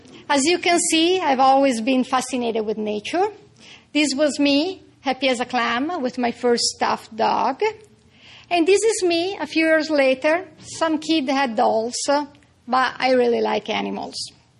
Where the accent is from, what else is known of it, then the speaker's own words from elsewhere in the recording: Italy; English is a second language; Growing up in Italy, with this dream to become a field biologist and studying animal behavior in the wild, wasn't always easy or popular for that matter. We Italian can be just a little bit conservative